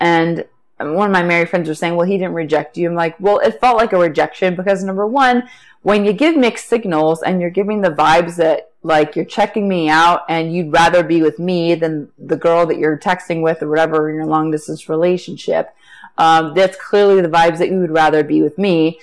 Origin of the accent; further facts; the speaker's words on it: Cleveland, Ohio, United States; I've been around so much black people in my hometown of Cleveland, Ohio, that I for me, it's nothing.